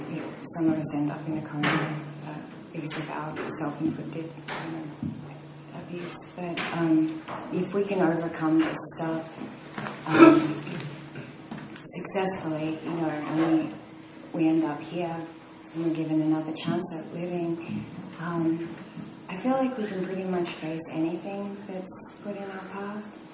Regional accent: Australia; I grew up in Australia. Both my parents were artists.

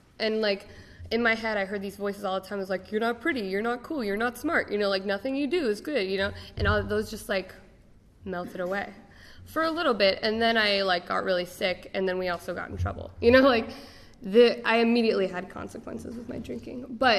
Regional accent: Portland, Oregon, United States; now in Boston, United States; I'm from Portland, Oregon, so that's like, you know, the furthest point away from Portland, Oregon.

